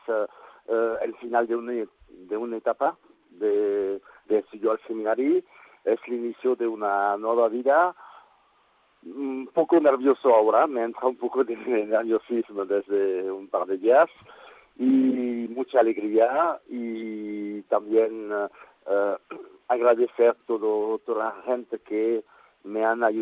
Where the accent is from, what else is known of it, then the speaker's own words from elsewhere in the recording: Toulouse, Occitania, France; Catalan is a second language; moved away as an adult; now in Barcelona, Spain; Soc de Tolosa de Llenguadoc.